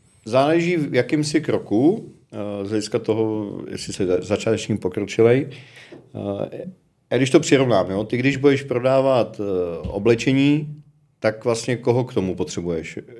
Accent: Prague, Czechia; Jsme z Prahy, tak víme, jo, že každý, kdo bydlí anebo vyrůstal v té své části, tak ta je nejlepší.

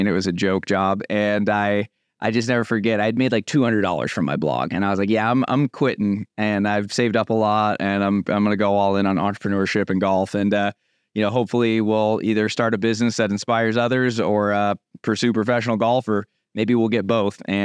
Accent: Oregon, United States; There was nothing to do in a town I grew up in Oregon.

